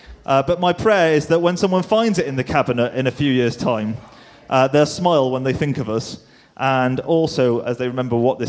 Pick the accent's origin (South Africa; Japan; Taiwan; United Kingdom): United Kingdom; Wales; One, because you all know that I'm Welsh